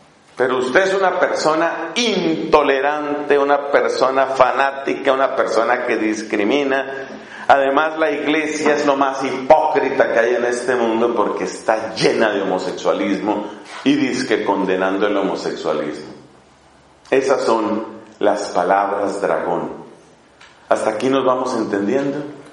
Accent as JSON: {"language": "Spanish", "country": "Colombia", "said": "allá en mi país, en Colombia."}